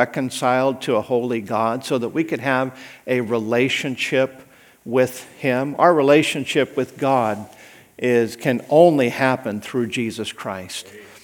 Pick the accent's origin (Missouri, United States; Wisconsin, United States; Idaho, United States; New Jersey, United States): Idaho, United States; I grew up in Idaho. Are you kidding?